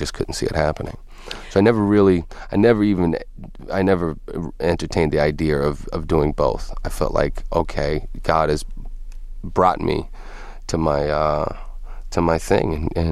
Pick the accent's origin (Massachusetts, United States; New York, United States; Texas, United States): Massachusetts, United States; I'm from Massachusetts, so I don't know the laws.